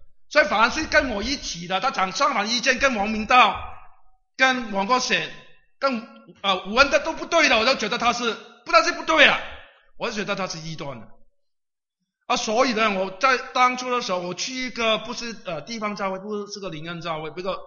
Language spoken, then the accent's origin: Chinese; Guangdong, China; 我们广东人讲啊，纸是不爆着火的